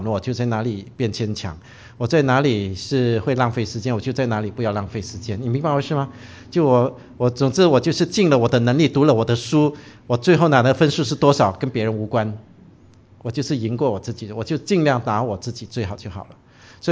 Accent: Brunei; also born or lived in Newfoundland, Canada; now in Canada; 因为你知道我是文莱来的，文莱是小池塘啊哈，就是竞争者不多哈

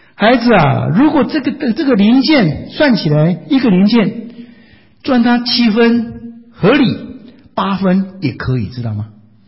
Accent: China; 因为是谁家的田，才知道是我们中国人的田。

